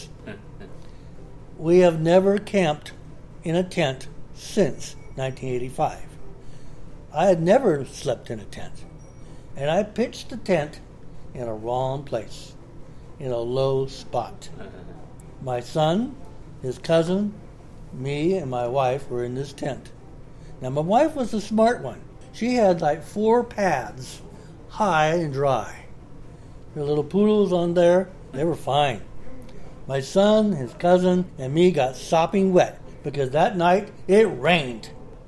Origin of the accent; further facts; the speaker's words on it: Sacramento, California, United States; Like I said, I'm a storyteller from Sacramento.